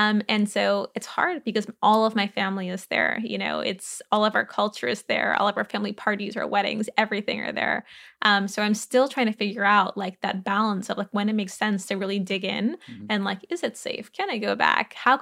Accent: New Orleans, Louisiana, United States; I grew up in New Orleans. We were like the only Latin American family in New Orleans. I mean, at least that I knew of in central New Orleans.

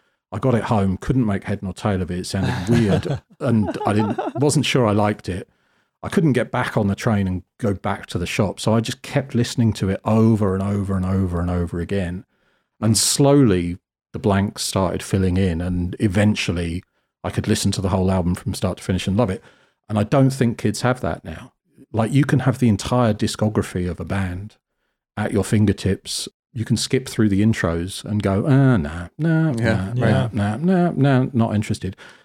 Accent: South West England, United Kingdom; I grew up in Cornwall, which is the very sort of southwest bottom edge of the country. It's beautiful. I would love to live there again now that I've grown up.

